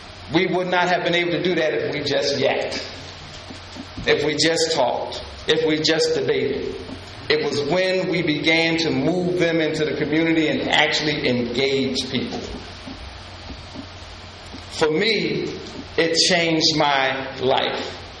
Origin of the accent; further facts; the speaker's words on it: Plainfield, New Jersey, United States; My hometown, Plainfield, New Jersey, was like 45,000 people, just very racially divided.